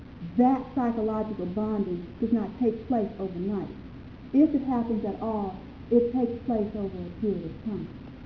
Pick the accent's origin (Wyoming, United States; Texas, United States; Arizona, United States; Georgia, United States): Texas, United States; Dallas; from Dallas, Texas.